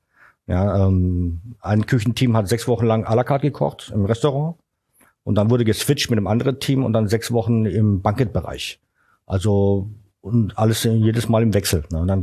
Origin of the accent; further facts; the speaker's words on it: Karlsruhe, Baden-Württemberg, Germany; born there; Und dann bin ich nach Deutschland 1992 gekommen, nach Karlsruhe, meine Geburtsstadt.